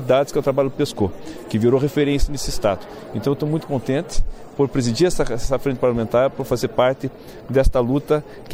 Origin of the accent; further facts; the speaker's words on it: Campo Largo, Paraná, Brazil; a Secretaria de Políticas sobre Drogas de Campo Largo, a minha cidade natal